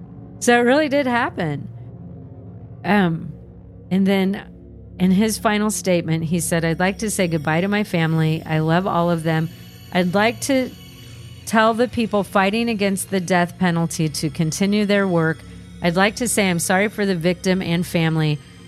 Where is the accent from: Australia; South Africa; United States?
Australia; Perth, Western Australia; So I'm originally from Perth in Western Australia.